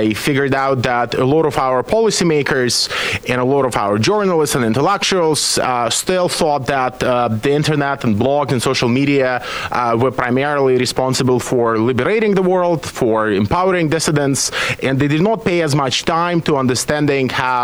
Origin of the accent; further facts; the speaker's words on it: Belarus; English is a second language; I was born in Belarus. That's where I grew up.